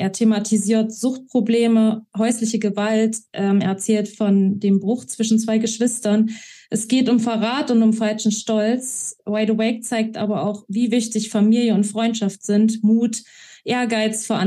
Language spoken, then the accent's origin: German; Saxony-Anhalt, Germany; now in Hamburg, Germany; ich bin 34 Jahre alt und geboren und aufgewachsen in Sachsen-Anhalt. Ich lebe und arbeite jetzt aber schon seit 4 Jahren im schönen Hamburg